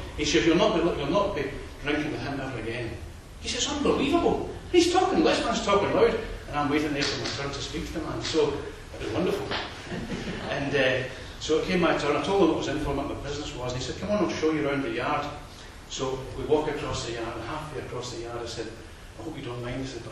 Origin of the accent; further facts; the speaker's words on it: Isle of Skye, Scotland, United Kingdom; We're both from the Isle of Skye, or the connection with the Highlands